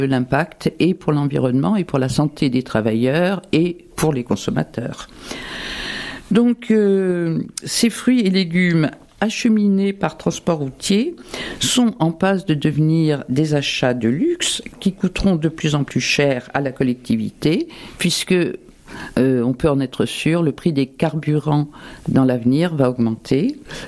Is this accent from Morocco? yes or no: no; Bourgogne-Franche-Comté, France; Et chez nous, dans la Nièvre, Nevers